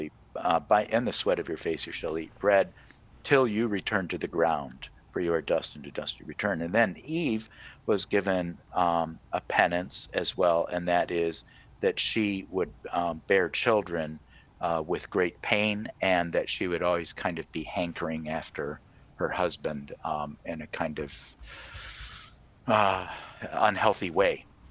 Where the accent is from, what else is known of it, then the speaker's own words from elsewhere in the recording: Michigan, United States; I'm from Michigan, too, so you've got a friend right on the line with you here.